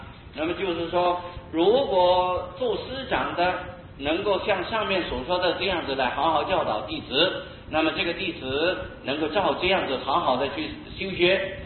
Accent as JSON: {"language": "Chinese", "country": "China", "said": "那么现在我们中国人的习惯呢，对清教师不称清教师了，都称师父，平常都称师父啊，这是顺着我们中国的习惯。"}